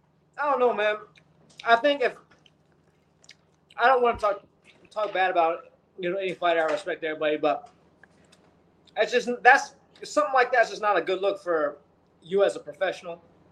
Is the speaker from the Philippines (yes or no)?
yes; Philippines; born there; I was born in the Philippines.